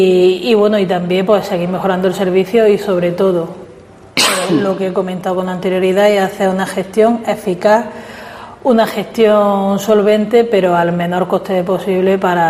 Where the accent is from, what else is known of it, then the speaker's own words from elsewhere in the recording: Albuñol, Andalusia, Spain; con la que llevo trabajando tantos años por mi pueblo, que es Albuñol.